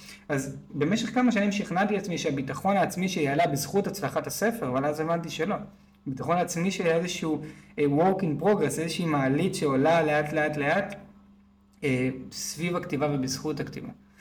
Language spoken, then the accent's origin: Hebrew; Tel Aviv, Tel Aviv District, Israel; ואני עוד מרגיש שהיו לי נסיבות מקלות כי גדלתי בתל אביב.